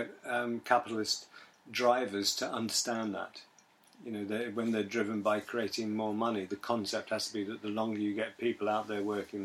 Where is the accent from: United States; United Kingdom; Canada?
United Kingdom; one of the things which is really, really embarrassing, I think, about being British is that very few British people speak foreign languages.